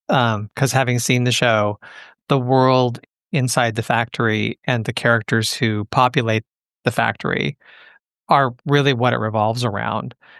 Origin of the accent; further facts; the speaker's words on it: Los Angeles, California, United States; the Boyle Heights neighborhood of Los Angeles, which is my hometown. I'm sitting here in Los Angeles right now, born and raised.